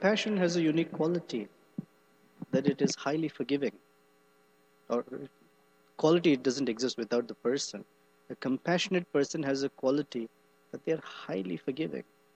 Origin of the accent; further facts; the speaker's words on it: Andhra Pradesh, India; Andhras. I come from Andhra. You can tell, right?